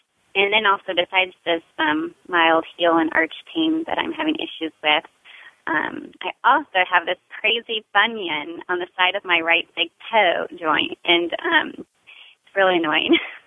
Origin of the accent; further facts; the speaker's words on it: Fort Wayne, Indiana, United States; moved away as an adult; I was transplanted here about 2.5 years ago from my hometown of Fort Wayne, Indiana, due to my husband's job.